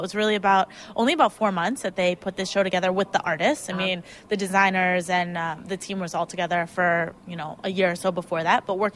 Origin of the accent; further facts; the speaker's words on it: Cleveland, Ohio, United States; No, I'm originally from Cleveland, but I haven't lived there in like...